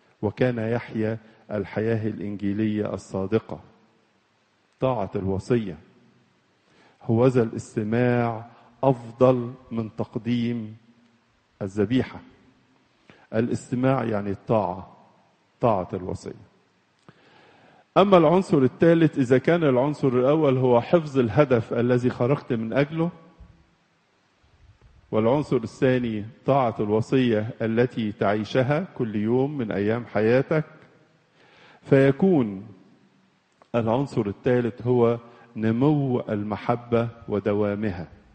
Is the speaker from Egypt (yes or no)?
yes; Egypt